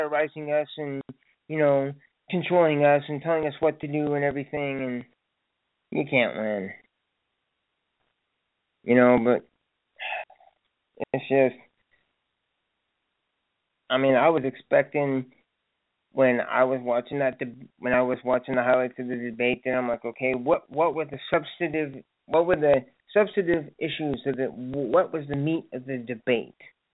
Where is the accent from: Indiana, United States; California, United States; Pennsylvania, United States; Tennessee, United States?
Indiana, United States; I'm from Indiana, and we have Lafayette and West Lafayette.